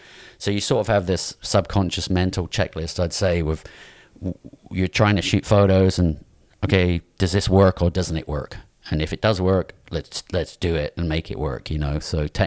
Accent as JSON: {"language": "English", "region": "England", "country": "United Kingdom", "tie": "born or raised there", "said": "I grew up in England"}